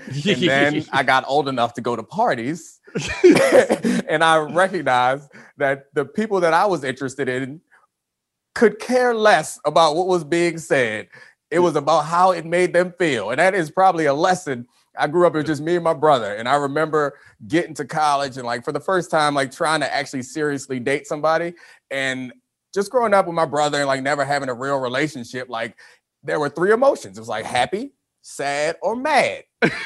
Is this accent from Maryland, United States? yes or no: yes; Baltimore, Maryland, United States; growing up in Baltimore, I really liked club music when I was growing up.